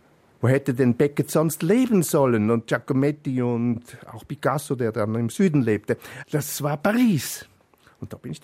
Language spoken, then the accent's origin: German; Basel, Basel-Stadt, Switzerland; moved away; Wenn ich von meinem Zimmer aus dem Fenster schaute, sah ich ebenfalls Frankreich, das bei uns in Basel-Elsass heißt. Und das war alles also auch sehr nah und ich konnte auch sehr bald ziemlich gut Französisch.